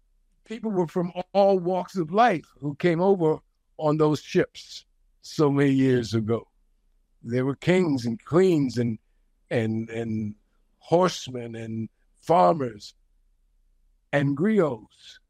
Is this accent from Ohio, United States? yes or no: no; New York City, New York, United States; I'm born and raised in Manhattan, Harlem in particular.